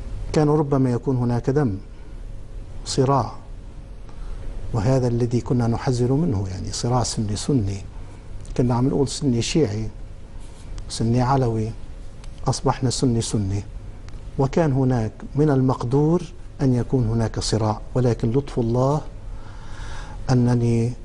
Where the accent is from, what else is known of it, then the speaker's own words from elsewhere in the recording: Tripoli, North Governorate, Lebanon; أول شيء نحن معروفون في طرابلس منذ الثمانينات.